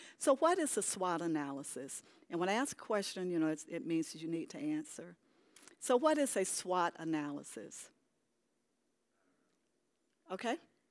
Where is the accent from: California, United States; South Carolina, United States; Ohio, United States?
South Carolina, United States; also born or lived in St. Louis, United States; now in Texas, United States; I lived in St. Louis, so you see a state flag of Missouri. I lived in Texas now, of course, and I'm from South Carolina